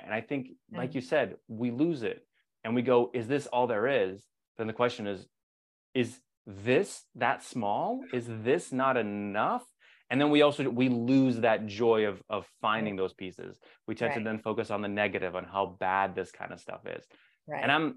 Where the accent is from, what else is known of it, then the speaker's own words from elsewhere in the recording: Nashville, Tennessee, United States; and I grew up in Nashville, I went to school in Nashville.